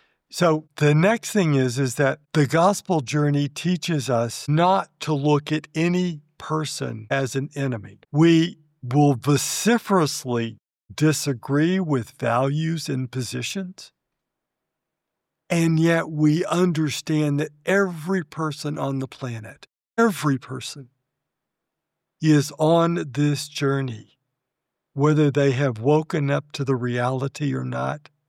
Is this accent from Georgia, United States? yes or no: no; Alabama, United States; I grew up in Alabama in the 50s. I was a Lebanese descendant. My parents came from Lebanon to the United States as children.